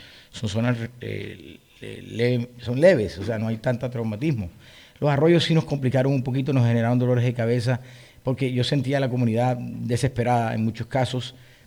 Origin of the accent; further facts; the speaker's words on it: Colombia; los grandes perdedores somos todos los colombianos